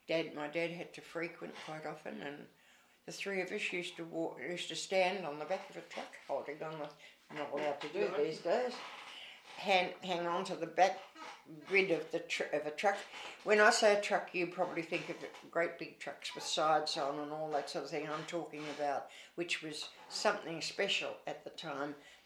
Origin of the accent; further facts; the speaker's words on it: Perth, Western Australia, Australia; born there; I was born in Leederville, which is a suburb of Perth in Western Australia. And I was born in a house, and the house is still there.